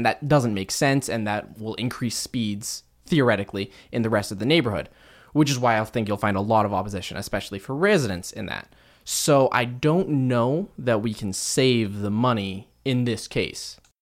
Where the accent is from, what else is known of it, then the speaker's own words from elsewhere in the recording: Sherwood Park, Alberta, Canada; because I grew up in Sherwood Park, and the thing about Sherwood Park is we've got playground zones there.